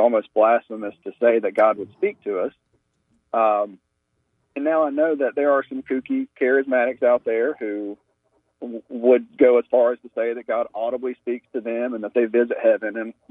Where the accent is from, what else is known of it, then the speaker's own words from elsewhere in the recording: South Carolina, United States; I'm from South Carolina. I grew up at a Southern Baptist church.